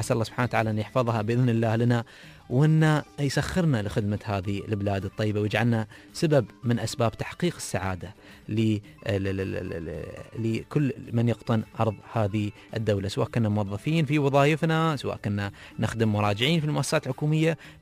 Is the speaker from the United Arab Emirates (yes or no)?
yes; Dubai, United Arab Emirates; عندنا في دبي.